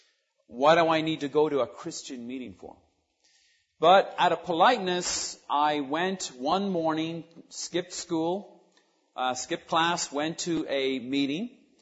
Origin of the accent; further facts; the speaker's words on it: Dublin, Leinster, Ireland; moved away as an adult; I'm actually from, not from here originally, I'm from Dublin, Ireland. I grew up in Ireland, went to high school there, went to college there, got saved there.